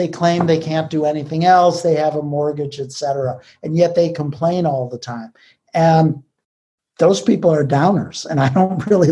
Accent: Michigan, United States; now in Seattle, United States; I'm from Michigan. And when I moved out to Seattle, people would say things like

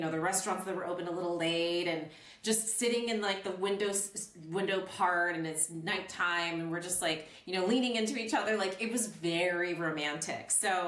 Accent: United States; now in France; I was like, listen, I'm American.

